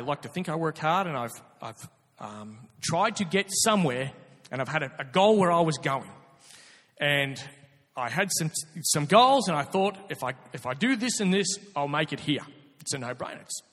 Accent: Scotland, United Kingdom; being a Scotsman

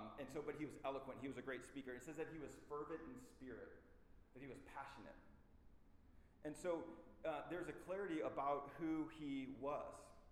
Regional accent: St. Louis, Missouri, United States; from St. Louis. Okay, being from St. Louis affects who I am.

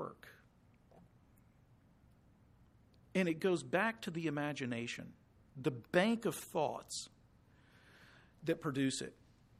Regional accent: Houston, Texas, United States; I grew up in Houston, of course, but we would go in the summers to my aunt and uncle. They lived in the country.

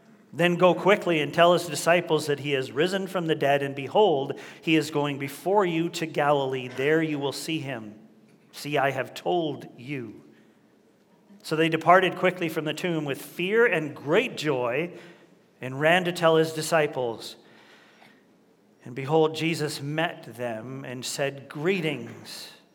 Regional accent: Canada; Now, as most of you know, I am proudly Canadian.

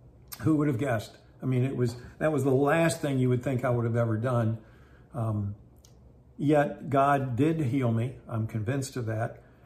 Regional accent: West Virginia, United States; When I was growing up in West Virginia, there was a time in my life where I developed very serious allergies.

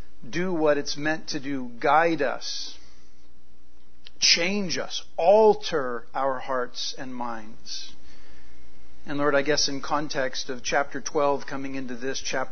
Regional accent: California, United States; We did a little experiment some years ago, like, I'm from California. That doesn't justify it. In California, it's a rolling stop, right?

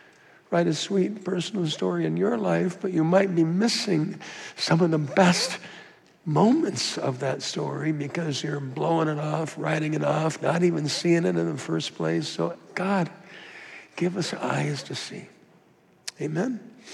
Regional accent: Minnesota, United States; I say milk, I'm from Minnesota.

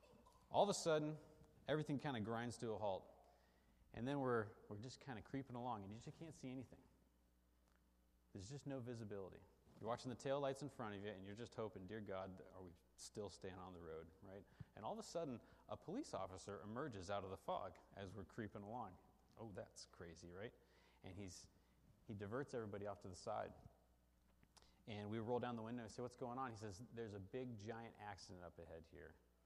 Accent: Oakland, California, United States; born there; And I grew up in fog. I was born in Oakland, California. And so fog is just part of our life.

